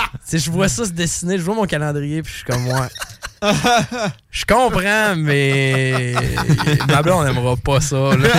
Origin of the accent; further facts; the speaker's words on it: Jonquière, Quebec, Canada; dans le temps que j'habitais encore à Jonquière, parce que je viens de Jonquière.